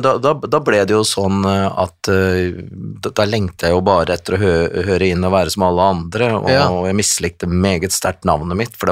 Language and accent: Norwegian; Kongsvinger, Innlandet, Norway; Jeg tror ikke du kan se på meg at jeg er fra Kongsvinger, for å si det på den måten.